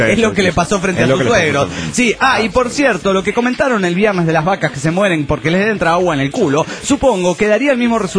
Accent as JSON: {"language": "Spanish", "region": "Potosí", "country": "Bolivia", "said": "potosina boliviana."}